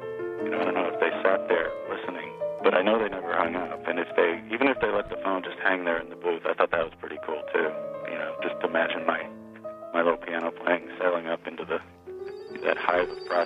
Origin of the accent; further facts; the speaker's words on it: Tampa, Florida, United States; I was actually an army brat, and we traveled around the world a lot when I was a little kid, but I mostly grew up in Tampa, Florida.